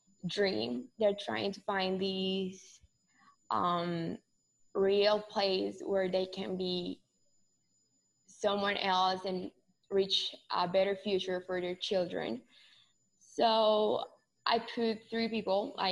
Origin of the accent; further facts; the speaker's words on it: Colombia; English is a second language; I'm from Colombia and I wanted to be like, to show just not my perspective.